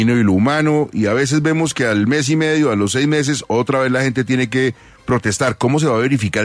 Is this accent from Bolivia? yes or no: no; Colombia; usted y yo somos colombianos